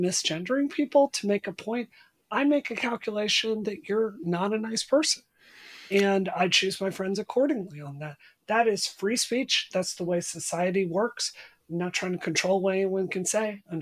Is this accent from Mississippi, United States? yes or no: yes; Mississippi, United States; I grew up in Mississippi. I heard it used 100 times.